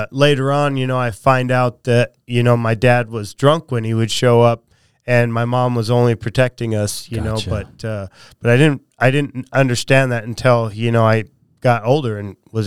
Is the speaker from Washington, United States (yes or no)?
no; Lewistown, Montana, United States; born there; I was born in Lewistown, Montana.